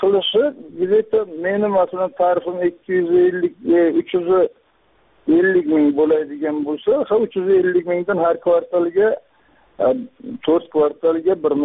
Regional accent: Guzar, Qashqadaryo Region, Uzbekistan; Men G'uzordanman.

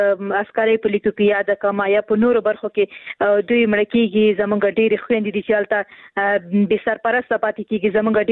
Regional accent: Khost, Afghanistan; زه هم د خوست یم

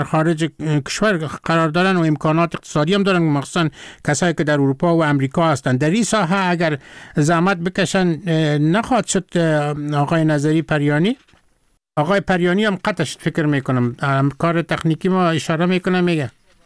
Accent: Afghanistan; در قزاقستان مردم که فهمیدن که من از افغانستان هستم

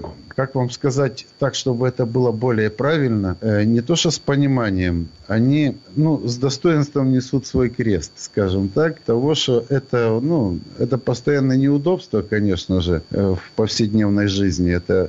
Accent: Crimea, Ukraine; born there; Я родился в Крыму здесь. Здесь всегда была Украина при моей жизни.

